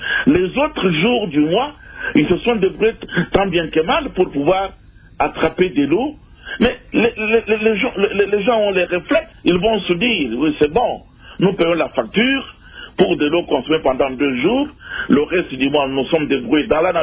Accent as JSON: {"language": "French", "country": "DR Congo", "said": "Je suis Congolais, j'ai vécu dans ce pays"}